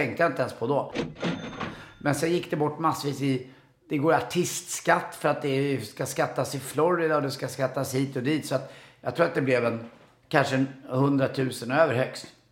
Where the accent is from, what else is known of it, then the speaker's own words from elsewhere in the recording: Stockholm, Stockholm County, Sweden; Vi är uppväxt på Karlavägen på Östermalm.